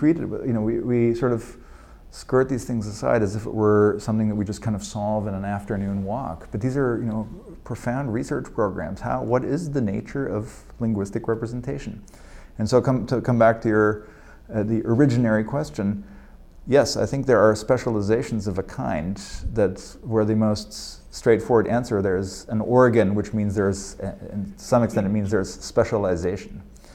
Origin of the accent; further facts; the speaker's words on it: Munich, Bavaria, Germany; I'm from Munich, Germany, and that's where my family lives.